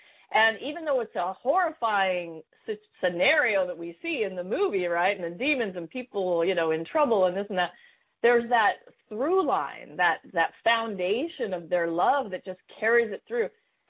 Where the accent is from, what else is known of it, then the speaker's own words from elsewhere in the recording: Laguna Beach, California, United States; Well, I grew up in Laguna Beach, Southern California, and, you know, we have beautiful beaches there and everything.